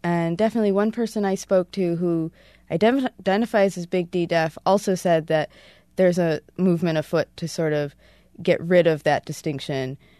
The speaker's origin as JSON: {"language": "English", "town": "Rochester", "region": "New York", "country": "United States", "tie": "born or raised there", "said": "I grew up in Rochester, which is where the National Technical Institute of the Deaf is located."}